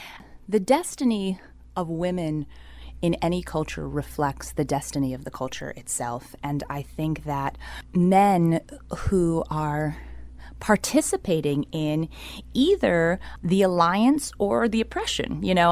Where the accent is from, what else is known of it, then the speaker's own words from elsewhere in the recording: St. Croix, U.S. Virgin Islands; born there; I was born in St. Croix in the Virgin Islands, and there we had a lot of forms of storytelling.